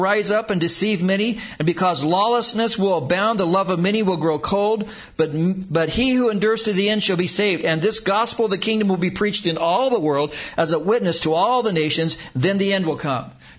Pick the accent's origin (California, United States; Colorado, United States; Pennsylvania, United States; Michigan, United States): California, United States; Huntington Beach; I could go to a party 4 days a week growing up in Huntington Beach.